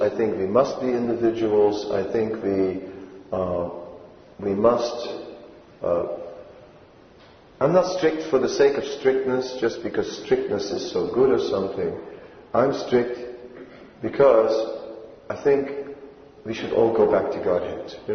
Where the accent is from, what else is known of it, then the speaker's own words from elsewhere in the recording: Netherlands; I'm a liberal from Holland. Right? By nature, I'm a liberal from Holland.